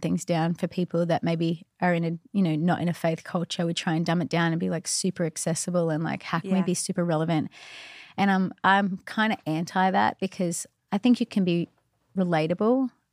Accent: Australia; I was from Australia and he was from, like, the South.

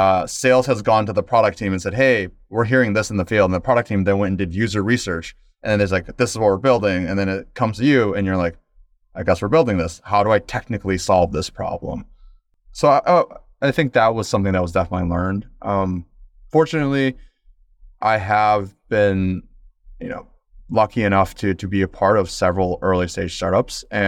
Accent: Midwest, United States; my parents were immigrants, but first generation American, growing up in the Midwest

